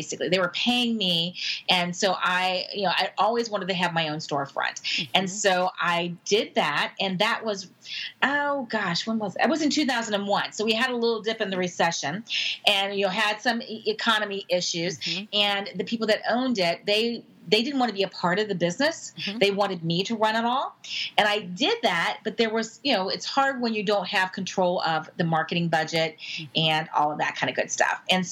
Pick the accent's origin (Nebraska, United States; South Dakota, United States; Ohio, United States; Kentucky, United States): Kentucky, United States; I grew up in somewhat the sub just below the Mason-Dixon line in Kentucky, and I'm from the United States